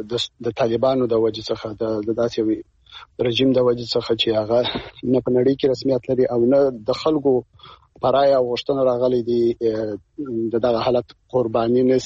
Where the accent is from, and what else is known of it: Afghanistan